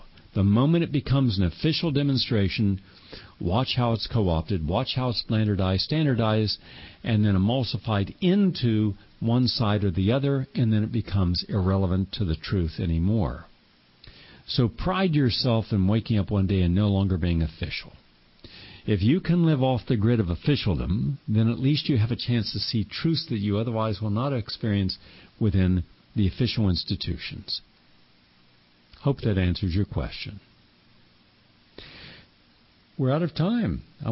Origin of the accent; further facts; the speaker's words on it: Appalachia, United States; not the poor where I grew up in Appalachia, not the poor in the dirt farms in Mississippi, Louisiana